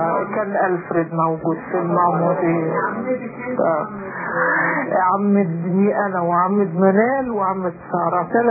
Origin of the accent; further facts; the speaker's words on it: Egypt; moved away as an adult; now in Netherlands; أول ما وصلت هولندا وقعدت أنا هربت من مصر.